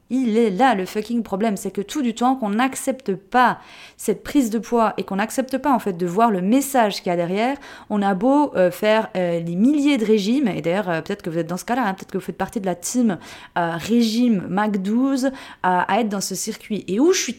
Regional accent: Switzerland; now in Portugal; Des fois on pense que je suis portugaise. Pas du tout, c'est pas du tout ça, c'est pas pour ça que je suis venue au Portugal, je suis suisse à 3500%, origine suisse. Un petit suisse

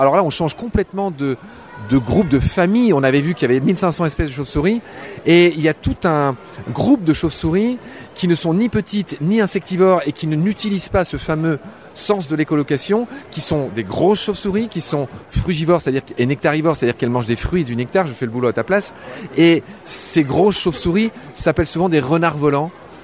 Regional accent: Grand Est, France; moi tu sais que je suis lorrain.

